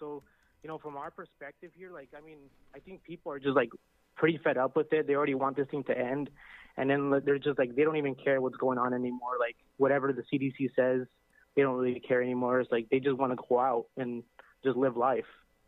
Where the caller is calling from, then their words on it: Los Angeles, California, United States; I'm calling from from First Works Baptist Church over here in LA.